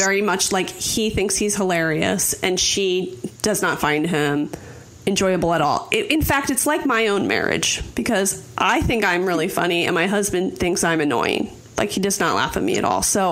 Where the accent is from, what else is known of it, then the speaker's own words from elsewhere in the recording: East Coast, United States; How many people do you know, since we're all from the East Coast, we know people who come from a ton of money, correct?